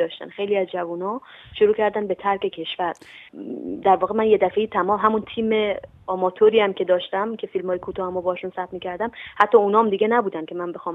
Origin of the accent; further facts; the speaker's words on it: Afghanistan; منی که از افغانستان اومدم که یک سینما تو اون کشور نیست